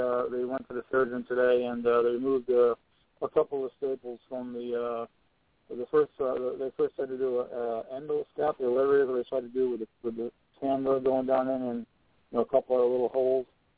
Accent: Stratford, Connecticut, United States; oh, I'm from Stratford, Connecticut. And I'm, like, turning my head left and right, looking around, who the hell else here is from Stratford?

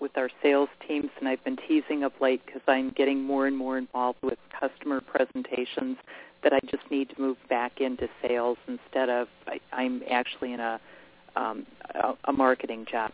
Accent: Ohio, United States; I'm from Ohio.

